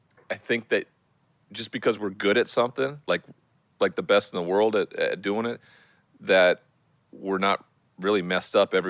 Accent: Montana, United States; Growing up in Montana, where there's a huge cowboy culture

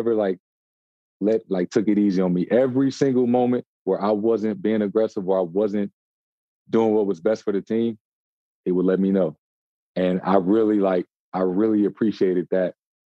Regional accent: St. Louis, Missouri, United States; Like, I'm from St. Louis. I never thought I would go to Duke University.

